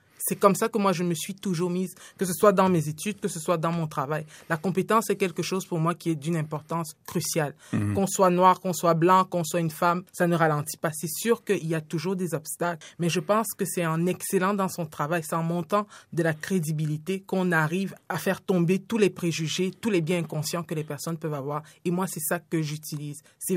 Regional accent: Yaoundé, Centre, Cameroon; Nous, les plus basses températures, je vous dirais d'où je viens de Yaoundé, c'est 18 degrés, 16 degrés le matin et puis la journée.

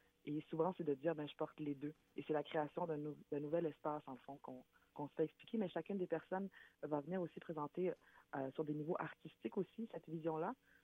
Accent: Gatineau, Quebec, Canada; Moi, j'ai grandi à Gatineau, donc autour de moi, il y avait beaucoup de Québécois et peu d'immigrants.

